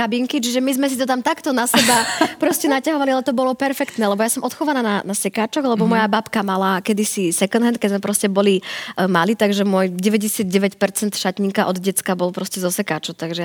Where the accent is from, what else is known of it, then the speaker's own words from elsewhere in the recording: Prešov, Prešov Region, Slovakia; U nás v Prešove, bože, kedy si dávno bol taký sekač na kila